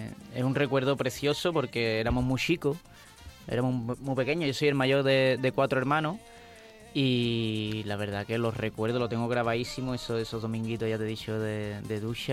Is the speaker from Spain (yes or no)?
yes; San Fernando, Andalusia, Spain; yo soy de San Fernando, de la ciudad de Camarón, ¿no?